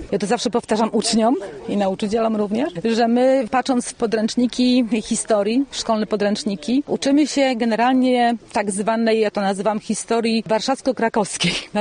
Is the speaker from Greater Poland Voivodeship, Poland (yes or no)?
yes; Kępno, Greater Poland Voivodeship, Poland; No więc nie tylko ja jestem z Kępna